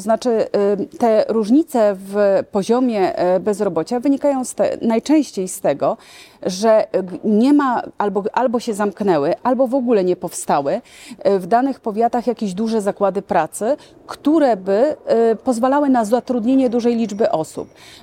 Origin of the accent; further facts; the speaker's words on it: Włocławek, Kuyavian-Pomeranian Voivodeship, Poland; województwo kujawsko-pomorskie, ja pochodzę z Włocławka.